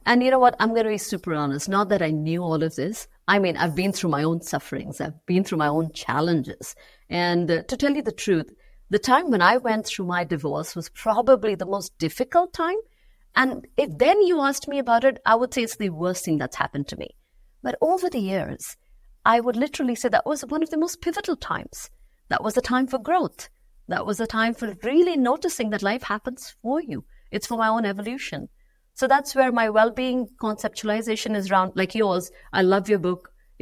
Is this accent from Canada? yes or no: no; Mumbai, Maharashtra, India; also born or lived in Dubai; I'm from Bombay, right? I'm born and raised in Bombay. That was a time I moved back from Dubai to Bombay, and I thought, you know, it felt more easy, more at home.